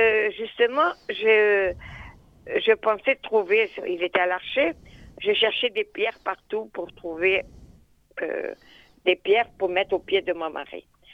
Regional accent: Oran, Oran Province, Algeria; born there; je suis née en Algérie, à Oran.

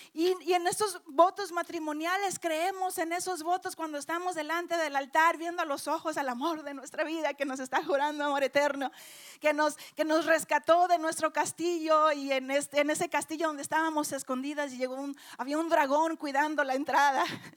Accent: Coahuila, Mexico; yo también soy de Coahuila, no sé cuántos de Coahuila hay aquí, pero somos coahuilenses y en Coahuila somos muy noveleras.

